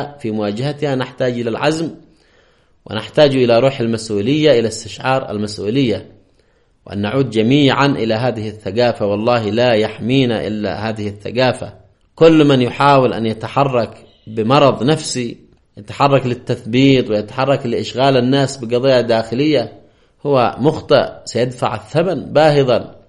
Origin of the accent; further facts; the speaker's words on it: Yemen; بلدنا اليمن